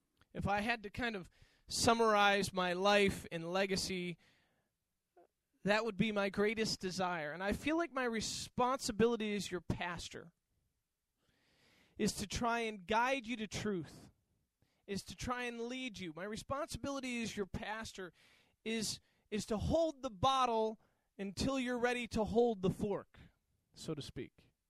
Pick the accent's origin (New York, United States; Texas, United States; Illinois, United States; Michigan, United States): New York, United States; I remember when growing up in New York, my pastor, when I'd been away for some time